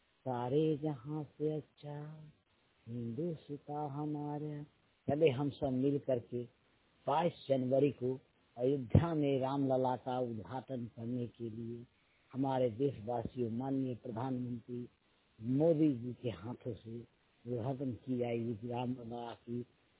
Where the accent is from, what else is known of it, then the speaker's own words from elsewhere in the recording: Bihar, India; ग्राम पंचायत बाजीपुर मुंबईया, अखंड विभूतिपुर जिला समस्तीपुर बिहार का रहने वाला हूँ।